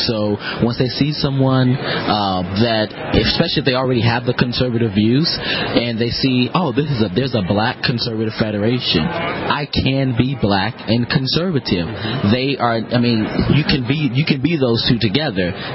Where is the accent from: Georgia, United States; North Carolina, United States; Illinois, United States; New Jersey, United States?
Illinois, United States; Chicago; born there; I was born in Chicago, but it didn't say it.